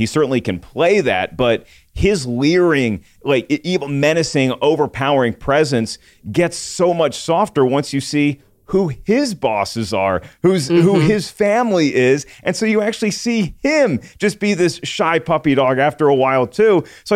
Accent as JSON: {"language": "English", "region": "the South", "country": "United States", "said": "maybe it's just because he's got that Southern drawl and I'm from the South too."}